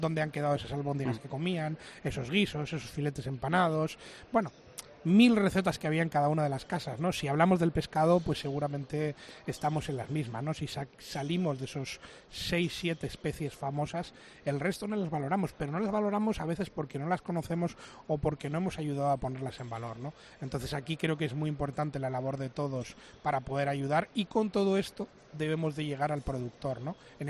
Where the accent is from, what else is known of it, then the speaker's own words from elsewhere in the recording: Basque Country, Spain; born there; now in Canary Islands, Spain; yo, evidentemente, pues soy vasco de corazón y de nacimiento, pero en mi cabeza y también en un trozo muy grande de mi corazón está Canarias, como no, porque llevo aquí 14 años